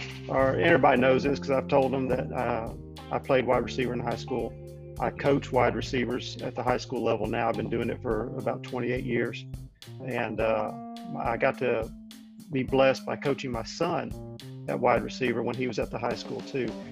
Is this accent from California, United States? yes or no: no; Bossier City, Louisiana, United States; I'm from Bossier City, Louisiana.